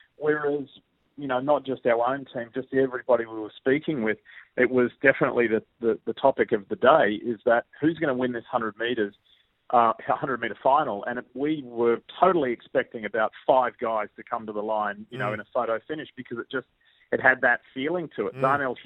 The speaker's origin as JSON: {"language": "English", "country": "Australia", "accent": "Australian", "said": "Thankfully, I've never lost my Aussie accent."}